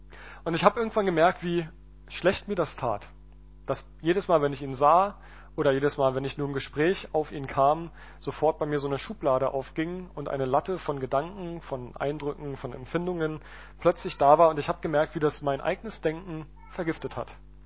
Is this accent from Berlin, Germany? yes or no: yes; Berlin, Germany; Meine Frau und ich, wir sind vor 2 Jahren aus Sachsen hergezogen. Ich komme eigentlich aus Berlin, meine Frau aus der Nähe von Stuttgart.